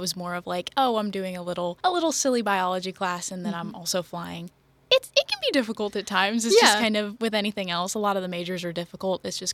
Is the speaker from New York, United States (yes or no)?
no; Red Bud, Illinois, United States; I'm from Redbud, Illinois.